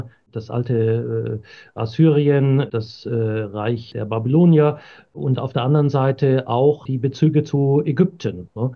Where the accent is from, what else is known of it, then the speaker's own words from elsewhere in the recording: Bavaria, Germany; Ich komme aus Bayern, gehöre der Bayerischen Landeskirche